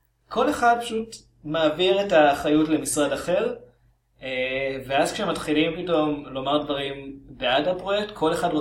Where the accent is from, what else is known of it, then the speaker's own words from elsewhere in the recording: Even Yehuda, Central District, Israel; אני גדלתי באבן יהודה. עכשיו, לא בדיוק קיבוץ, אבל כל האזור שם של לב השרון